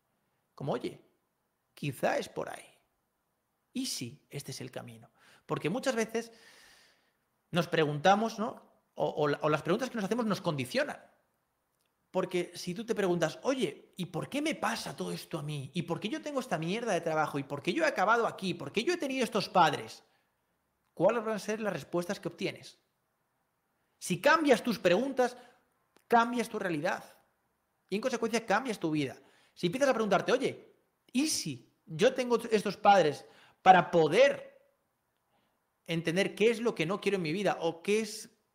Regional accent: Madrid, Community of Madrid, Spain; a 10.000 kilómetros de casa, yo soy de Madrid, en Filipinas

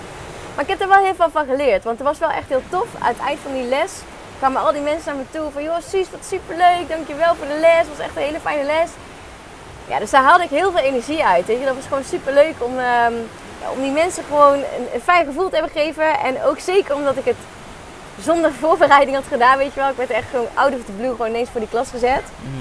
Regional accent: North Brabant, Netherlands; now in Leiden, Netherlands; Ik woon in Leiden. Ik kom officieel uit Brabant.

